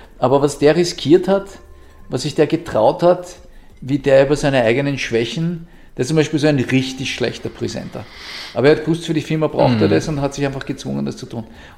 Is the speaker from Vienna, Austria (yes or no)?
yes; Vienna, Austria; Ich bin ein Wiener.